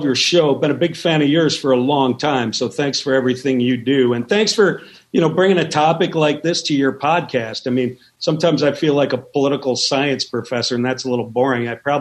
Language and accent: English; Minnesota, United States; In my home state of Minnesota